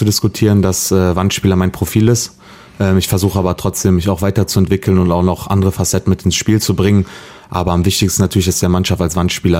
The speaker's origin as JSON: {"language": "German", "town": "Königswinter", "region": "North Rhine-Westphalia", "country": "Germany", "tie": "born or raised there", "said": "kann trotzdem sagen, dass Königswinter für mich immer noch meine Heimat ist"}